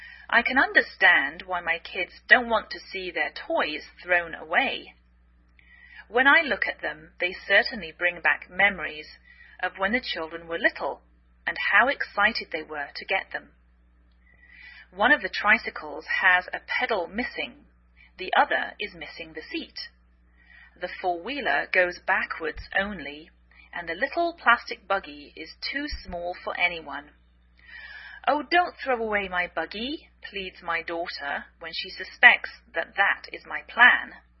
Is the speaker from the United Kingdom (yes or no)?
yes; United Kingdom; now in United States